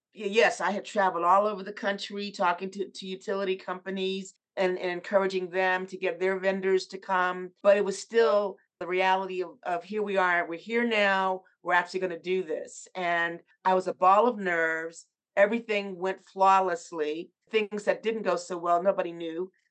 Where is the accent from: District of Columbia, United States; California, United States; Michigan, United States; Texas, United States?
District of Columbia, United States; Washington, D.C.; I spent more time in Atlanta for EEI than I did in my hometown of Washington, D.C.